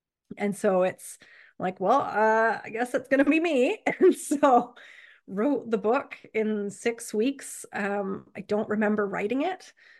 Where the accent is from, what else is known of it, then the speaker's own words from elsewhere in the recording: the South, United States; But, you know, I wasn't from the town. I was from the South. And there was kind of this connotation that, you know, the Southerners were entitled and bratty and a pain.